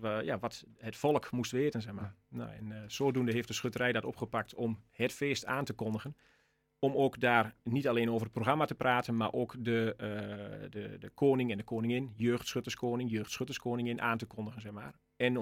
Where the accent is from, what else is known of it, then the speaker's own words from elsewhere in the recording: Diepenheim, Overijssel, Netherlands; 44 jaar. Geboren en getogen in Diepenheim. Ik woon in Diepenheim met mijn vrouw en twee dochters.